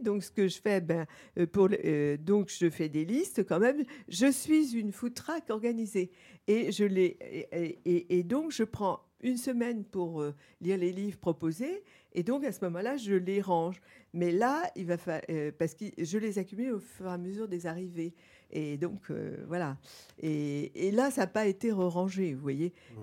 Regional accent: Lorient, Brittany, France; born there; Saint-Gérant avait été construit à Lorient, ma ville natale, port de la Compagnie des Indes au XVIIIe siècle.

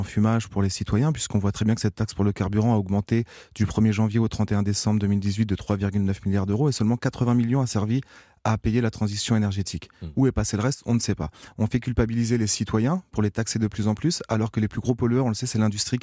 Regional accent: Montargis, Centre-Val de Loire, France; je viens de Montargis, j'ai 29 ans et je suis commercial.

